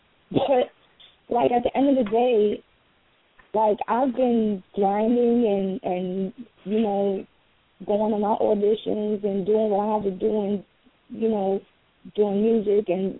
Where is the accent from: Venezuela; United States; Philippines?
Philippines; And also the Philippines, you know, because that's my country. I'm Filipino, Dominican, and West Indian, so I know what's going on in my country.